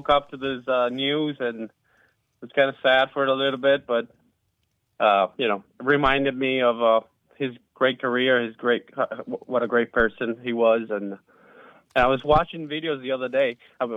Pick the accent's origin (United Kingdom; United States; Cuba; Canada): Cuba; I was born in 85, but I did hear a lot about him. When you were growing up in Cuba, there were a lot of comparisons with him